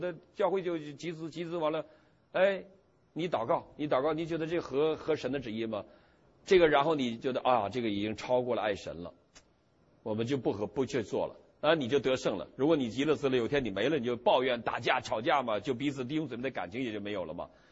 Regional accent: China; 尤其我们中国人，我们中国人在脑子里的物质主义，因为我们是无神论者

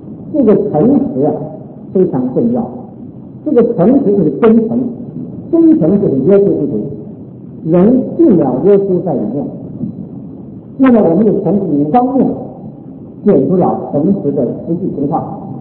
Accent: China; 那么，用我们中国人所了解的话来说，我们孟子曾经说过

